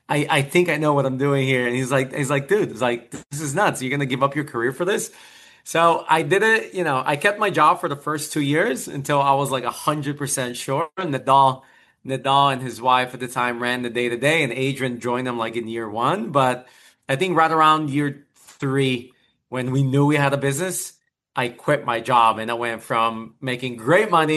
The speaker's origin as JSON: {"language": "English", "country": "Brazil", "tie": "born or raised there", "said": "I was born and raised in Brazil. My parents are Palestinian and Middle Eastern. They migrated to Brazil when my dad was like 17 or so. I was born and raised there, but I lived around the world"}